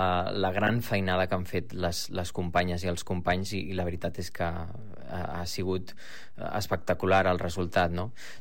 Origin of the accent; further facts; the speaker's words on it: El Prat de Llobregat, Catalonia, Spain; a mi em fa molta il·lusió, especialment perquè sóc del Prat també